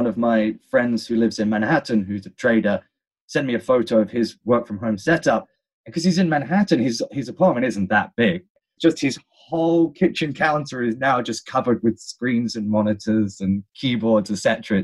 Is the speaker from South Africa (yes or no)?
no; London, United Kingdom; now in New York, United States; I'm based in New York, but I'm from London.